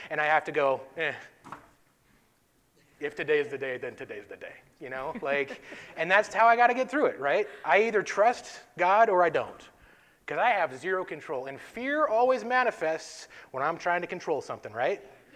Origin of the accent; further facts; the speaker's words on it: North Dakota, United States; And I grew up in North Dakota, and I was flying to Montana.